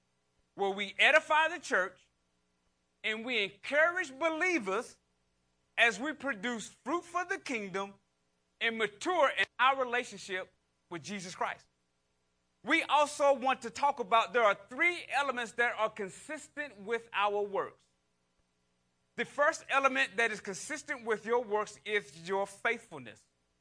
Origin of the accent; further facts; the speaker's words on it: North Carolina, United States; You know I'm from North Carolina. I don't say you all. I'm going to say y'all.